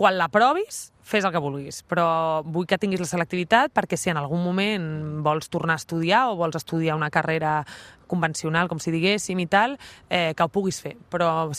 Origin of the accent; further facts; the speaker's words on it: Catalonia, Spain; accent: Catalan; crec que tinc accent català, no tant en la dicció, sinó en la cançó que fem.